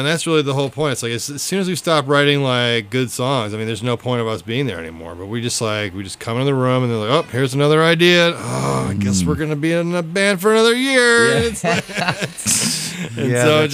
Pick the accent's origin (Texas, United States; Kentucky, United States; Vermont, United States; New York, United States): Vermont, United States; I'm from Vermont originally, so I got a gig at Nectar's up there, and like, you know, all my family and friends came out to see this new light show